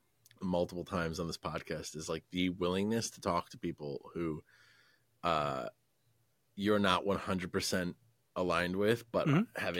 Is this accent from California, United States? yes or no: no; Connecticut, United States; whenever they hear that I'm from Connecticut, are just like, move out of Connecticut.